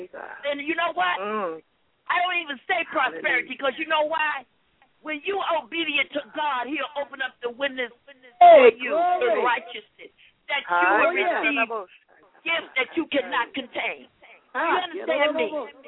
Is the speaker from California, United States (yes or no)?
yes; California, United States; now in Bridgeport, United States; I mean, I am really from California, but he brought me here to Bridgeport.